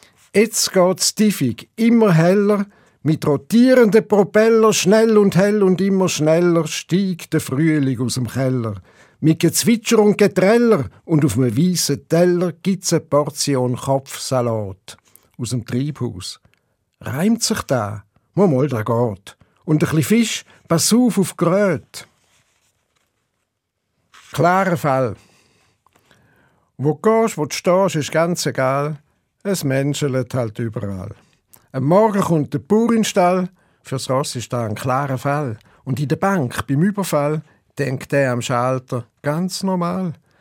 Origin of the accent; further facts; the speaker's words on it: Rorschach, St. Gallen, Switzerland; accent: St. Gallen dialect; mein Dialekt ist ein St. Galler Dialekt, aber nicht ein reiner Stadt-St. Galler-Dialekt, sondern ein Dialekt von Rorschach und Umgebung. Das ist ja die Grenze zum Rintel. Ich fühle mich eigentlich als Unterrintler. So bin ich aufgewachsen.